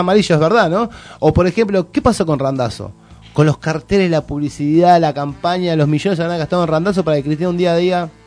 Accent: Argentina; el peor cáncer que tenemos como argentino

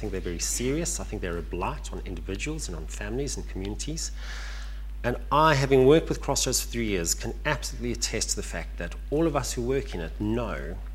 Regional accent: South Africa; now in United Kingdom; So I'm from South Africa originally.

